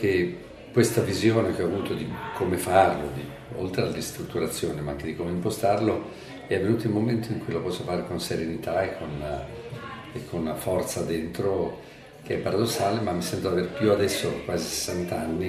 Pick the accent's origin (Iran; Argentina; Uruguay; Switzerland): Uruguay; Montevideo; also born or lived in Milan / Beirut / United States; now in Rome, Italy; a Montevideo, cresciuto fra Montevideo, un po' Milano, un po' Beirut, negli Stati Uniti. Sono un ebreo, ho mio padre e le origini marocchine, sono un perfetto misto sangue, però ho scelto come mia città Roma